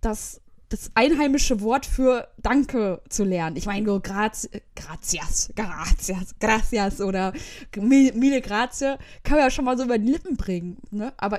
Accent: Soest, North Rhine-Westphalia, Germany; weil Soest, das ist ja meine Heimatstadt, die wird ja nirgendwo genannt

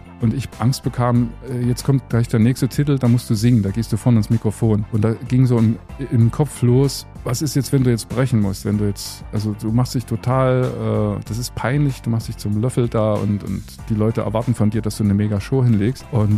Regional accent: Gera, Thuringia, Germany; also born or lived in Schmölln / Munich; Ich bin dann ein bisschen weggekommen von Gera, bin umgezogen in Richtung Schmölln, Altenburger Land. Letztendlich hat es mich dann wieder zurück nach Gera versetzt, bin jetzt wieder in Gera ansässig sozusagen. War zwischendurch auch mal in München.

